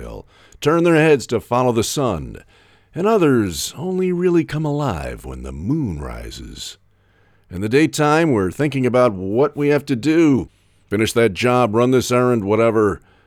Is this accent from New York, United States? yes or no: yes; New York City, New York, United States; I grew up in New York, and I dubbed it the City of Suffering.